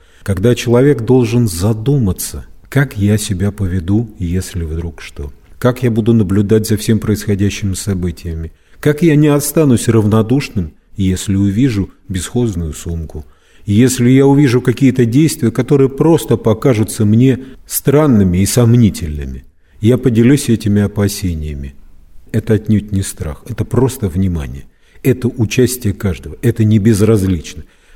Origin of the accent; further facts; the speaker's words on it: Saint Petersburg, Russia; Я был уверен в том, что жители нашего, моего родного города отреагируют всегда правильно